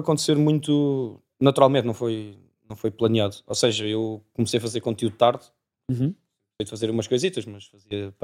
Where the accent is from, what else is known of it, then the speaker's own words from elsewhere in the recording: Cacém, Lisbon, Portugal; eu sou do Cacém, já disse onde é que sou.